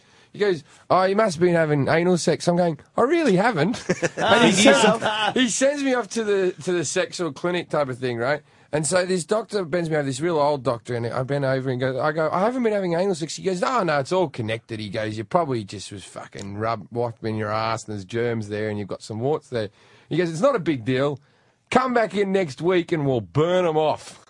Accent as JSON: {"language": "English", "town": "Sydney", "region": "New South Wales", "country": "Australia", "lives_now": "Los Angeles, United States"}